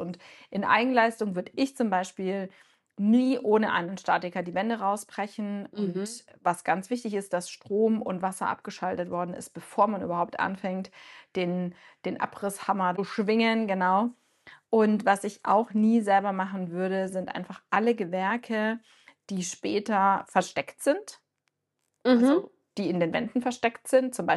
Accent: Bavaria, Germany; Ich komme halt aus dem Allgäu und ich hatte als Kind Schnee, der war so hoch, wie ich groß war.

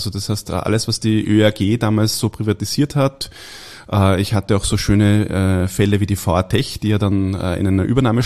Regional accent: Linz, Upper Austria, Austria; Ich bin ursprünglich Linzer, das heißt, ich bin eigentlich mit der Voestalpine auf groß geworden.

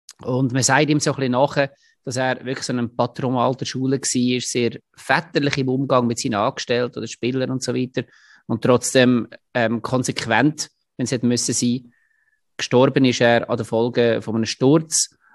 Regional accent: Munich, Bavaria, Germany; ich würde mich auch mega freuen als Münchner

